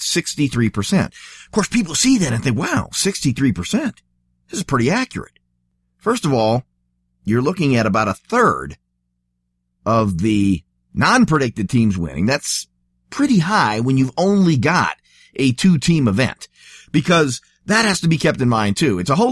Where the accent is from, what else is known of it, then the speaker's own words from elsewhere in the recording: Seattle, Washington, United States; now in Denver, United States; many of you know I'm from Seattle originally. I live in Denver. So I'm a Seahawks fan and I'm a Broncos fan